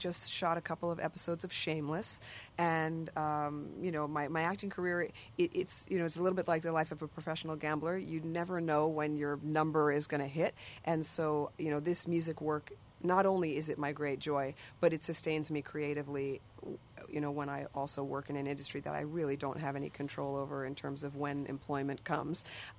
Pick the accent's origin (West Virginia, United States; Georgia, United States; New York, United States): New York, United States; New York City; You know, we grew up in New York, but she is sort of Nashville in her soul. And I grew up in New York City